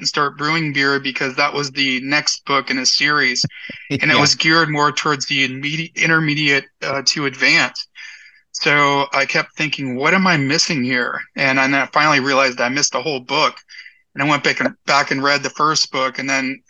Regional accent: Enterprise, Alabama, United States; this small town that I grew up in Enterprise, Alabama, which is Southeast Alabama, there wasn't a whole lot of variety back in the early 90s.

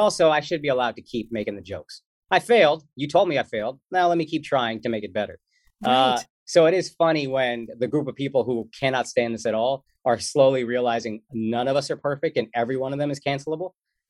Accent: Texas, United States; And I realized, again, I grew up in Texas. I thought everybody loved sports.

